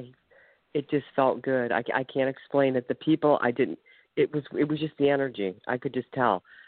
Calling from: Ohio, United States; from Ohio.

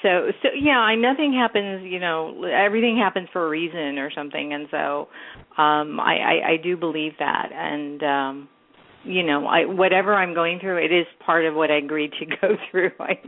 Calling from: California, United States; I'm calling from California.

